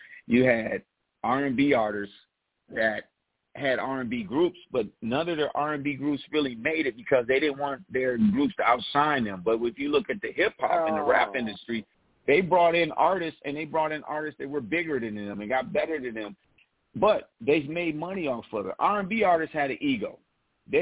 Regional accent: Toledo, Ohio, United States; Back when I was in high school, I grew up in Toledo, Ohio.

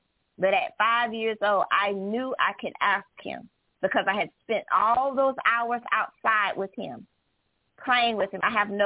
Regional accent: Bronx, New York, United States; born there; also born or lived in Charleston; I'm the only child. And I was born in the Bronx. So moving to Charleston, there was no person to come and speak for me.

